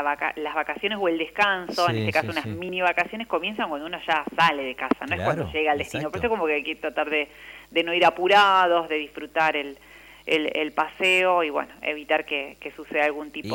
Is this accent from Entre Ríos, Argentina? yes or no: yes; Federal, Entre Ríos, Argentina; born there; Yo soy de Federal, sí. Soy nacida en Federal, en Entre Ríos.